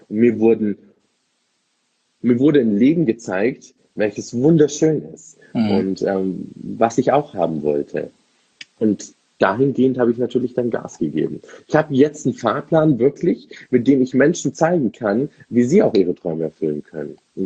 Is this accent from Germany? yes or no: yes; Munich, Bavaria, Germany; Ich bin ja waschechter Münchner Bayer.